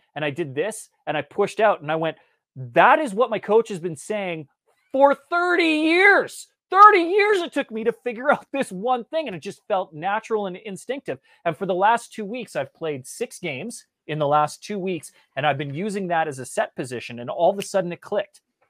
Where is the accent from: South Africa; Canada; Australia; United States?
Canada; I grew up in Canada, so I'm an ice hockey player